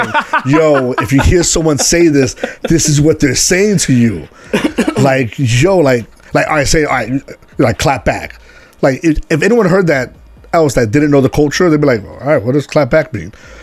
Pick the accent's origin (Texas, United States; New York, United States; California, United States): New York, United States; I'm originally from East New York. A lot of Caribbean people live there.